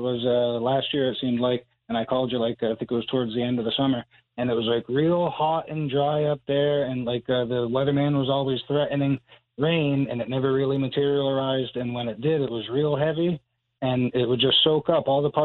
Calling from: Montague, New Jersey, United States; Right at the top of New Jersey, Montague.

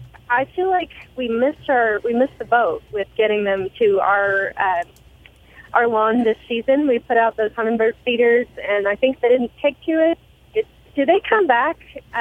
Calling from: Henderson, Texas, United States; from Henderson, and we got your book for around Christmas time in the pledge drive

